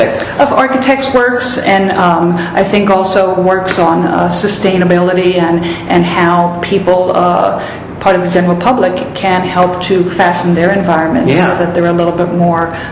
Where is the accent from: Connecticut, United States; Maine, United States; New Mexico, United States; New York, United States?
New York, United States; New York City; born there; I was born in New York City. Yeah, so far, far away.